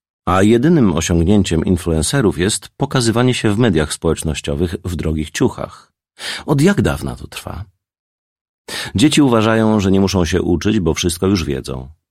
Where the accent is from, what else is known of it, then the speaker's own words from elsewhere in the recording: Sweden; w samej Szwecji, skąd pochodzę, mieszka od 100 do 200 tysięcy narcyzów